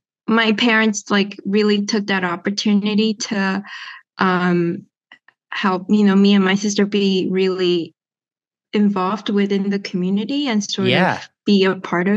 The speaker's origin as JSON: {"language": "English", "region": "Tokyo", "country": "Japan", "said": "I'm from Tokyo, Japan."}